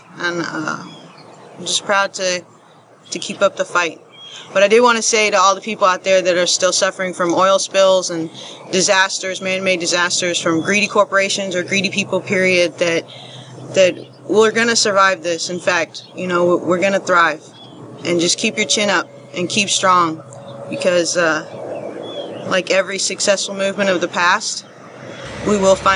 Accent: Rayne, Louisiana, United States; I'm from Rain, Louisiana. I'm the wife of an oil worker.

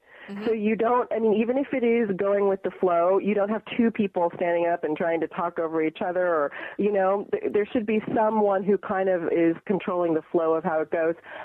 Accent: United States; now in Los Angeles, United States; Obviously, we are from the States, and we live in Los Angeles.

